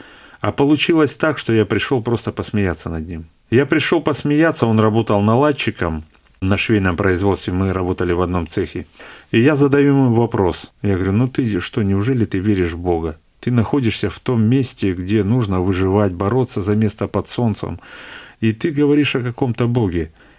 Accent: Kurgan, Kurgan Oblast, Russia; Но еще сам я из Кургана, в Кургане еще я числюсь, вот.

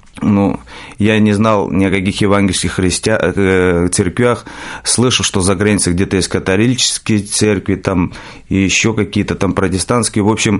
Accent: Georgia; как вы уже, наверное, слышали. Мне 33 года. Родом я с Грузии.

